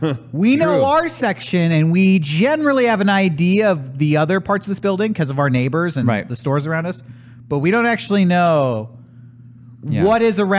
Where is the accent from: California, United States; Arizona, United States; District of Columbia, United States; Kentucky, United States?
California, United States; San Diego; My mom's from New York City, so I guess I compared to that. We're growing up in San Diego, we're country bumpkins.